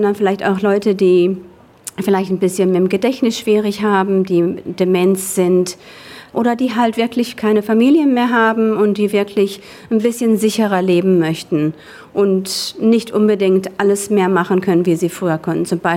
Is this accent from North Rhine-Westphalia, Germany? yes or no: yes; Hattingen, North Rhine-Westphalia, Germany; Ich komme aus Hattingen an der Ruhr und das ist im Ruhrgebiet, also im Kohlenpott, wie wir sagen würden.